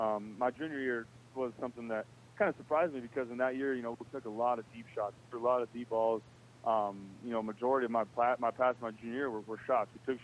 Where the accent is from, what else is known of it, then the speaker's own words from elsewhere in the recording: Bakersfield, California, United States; And you know, I'm from Bakersfield, so I kind of have a blue-collar work ethic and had to work for everything I've gotten to this point.